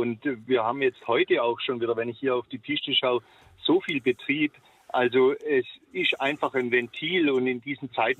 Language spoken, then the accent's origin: German; Hinterzarten, Baden-Württemberg, Germany; now in Feldberg, Germany; Ich komme zwar ursprünglich aus Hinterzarten und viele assoziieren … mit Hinterzarten, aber ich bin jetzt schon über 20 Jahre hier am Berg heimisch geworden